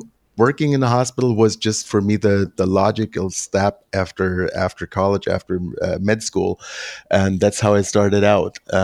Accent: Berlin, Germany; born and raised in Berlin, Germany.

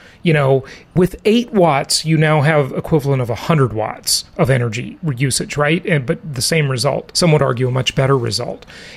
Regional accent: Los Angeles, California, United States; I mean, I grew up in Los Angeles, okay?

